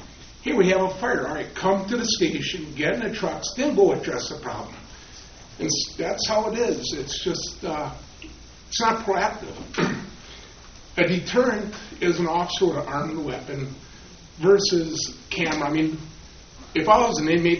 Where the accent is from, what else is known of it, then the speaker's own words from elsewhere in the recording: Kewaunee, Wisconsin, United States; I'm from Kewaunee, Wisconsin.